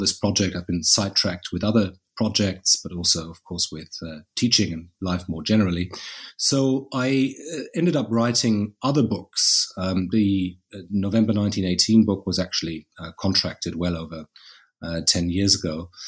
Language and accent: English; Berlin, Germany; I grew up in Berlin in the 1980s and 1990s.